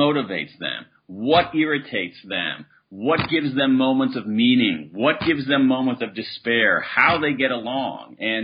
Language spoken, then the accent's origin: English; Midwest, United States; Basically, I grew up in the Midwest to middle-class parents